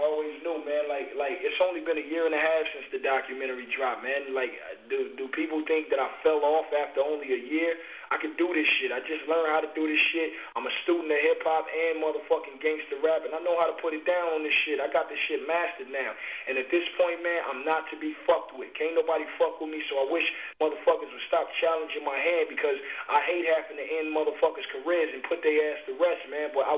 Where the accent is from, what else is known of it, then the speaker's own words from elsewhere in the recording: Compton, California, United States; Because I grew up in Compton.